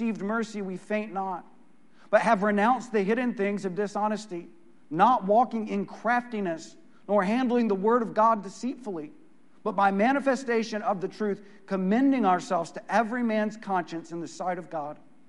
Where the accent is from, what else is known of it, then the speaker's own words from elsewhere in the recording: Texas, United States; By the way, where I grew up in West Texas, we had a name for disinformation.